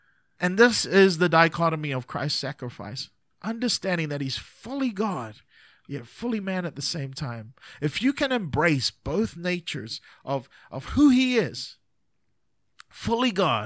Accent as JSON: {"language": "English", "region": "Texas", "country": "United States", "accent": "Texas", "said": "I know y'all are laughing at my Texas accent, right?"}